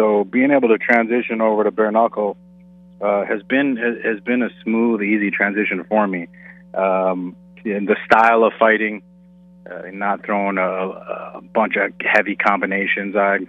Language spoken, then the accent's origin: English; Minnesota, United States; now in Fort Worth, United States; actually back in Minnesota right now. I'm the GM of Ritz Cabaret Minneapolis, Minnesota, kind of back in my home state.